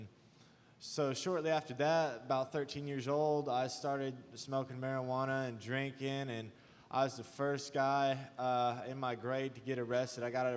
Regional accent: Neosho, Missouri, United States; I'm 22 years old. I'm from Neosho, Missouri. That's where I was born and raised, and I grew up

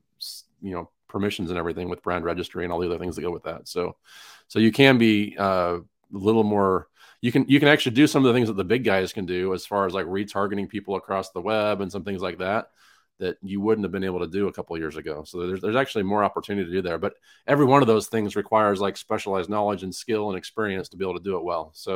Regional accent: Utah, United States; I grew up in Utah. My parents would take us to Disneyland every few years, I guess.

